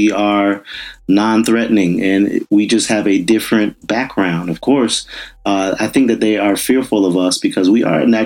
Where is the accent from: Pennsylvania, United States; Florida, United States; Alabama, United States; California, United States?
Florida, United States; West Palm Beach; I was in eighth grade. And, you know, I'm from West Palm Beach.